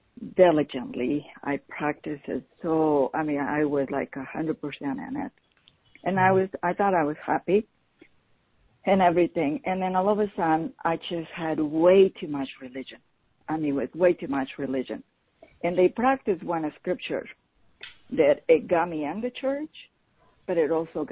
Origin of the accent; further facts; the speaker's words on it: Mexico; English is a second language; now in United States; I grew up back in Mexico and everything